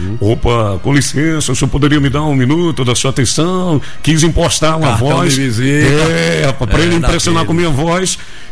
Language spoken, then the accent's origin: Portuguese; Bonfim, Bahia, Brazil; eu vou embora pra Bonfim. Lá eu sei quem é policial, lá eu sei quem é bandido, lá é minha terra, e vim embora pra Bonfim.